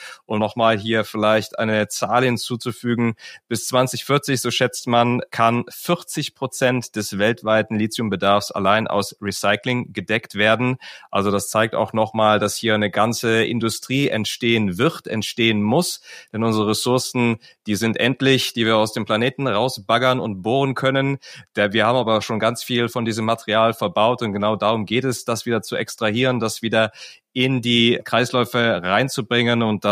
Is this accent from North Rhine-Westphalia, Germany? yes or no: yes; Aachen, North Rhine-Westphalia, Germany; ich freue mich sehr, dass ich hier quasi nach Aachen verbunden bin, meiner Heimatstadt.